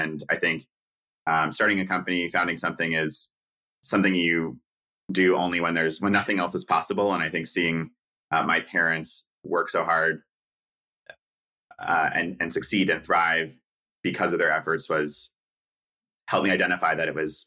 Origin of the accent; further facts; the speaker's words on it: New York City, New York, United States; I guess I'm a stereotype of a New Yorker in that my parents are also from New York. We are Jewish.